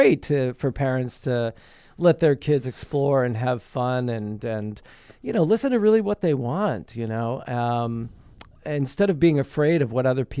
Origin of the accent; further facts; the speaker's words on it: Long Island, New York, United States; So, if there was a hurricane, I came from Long Island.